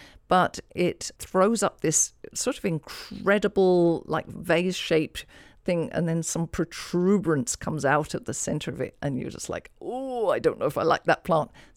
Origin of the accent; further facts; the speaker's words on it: England, United Kingdom; the first time I saw a Venus flytrap was in the wild when I was growing up in England